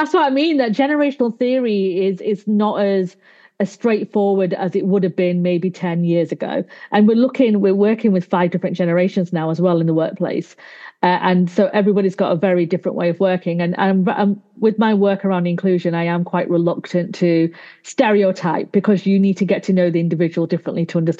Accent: Manchester, North West England, United Kingdom; I'm from Manchester, but I do visit London a few times a month because I've got work and clients down there.

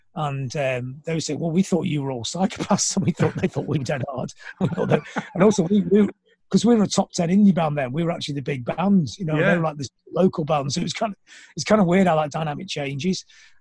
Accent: Blackpool, North West England, United Kingdom; Pete was the first person I got to know in Manchester when I came over from Blackpool and stuff.

